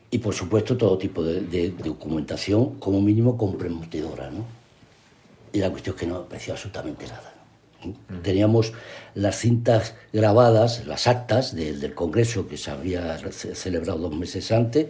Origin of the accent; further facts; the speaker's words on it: Melilla, Spain; born there; soy efectivamente … Mi origen es de clase obrera. Nací en Melilla, en el 44.